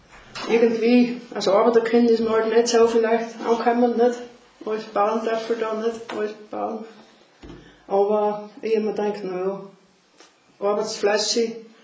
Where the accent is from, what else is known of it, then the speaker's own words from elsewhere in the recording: St. Radegund, Styria, Austria; born there; Geboren bin ich in St. Radegund. Und dann bin ich in Stenzengrad gewesen bis ca. 8 Jahre.